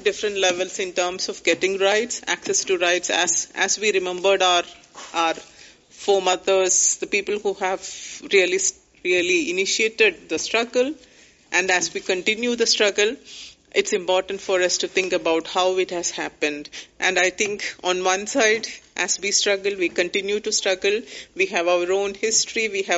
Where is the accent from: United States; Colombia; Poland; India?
India; I'm the executive member of committee member of ITWF representing Asia, and I'm from India